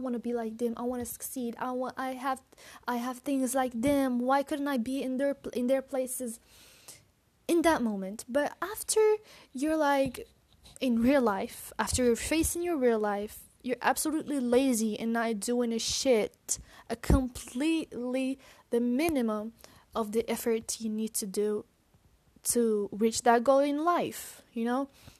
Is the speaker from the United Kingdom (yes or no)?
no; Morocco; English is a second language; I'm not an English native talker or speaker or whatever. I am Moroccan.